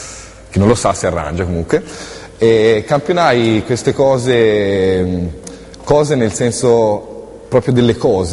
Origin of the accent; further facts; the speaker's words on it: Florence, Tuscany, Italy; born there; accent: Tuscan; Sono nato a Firenze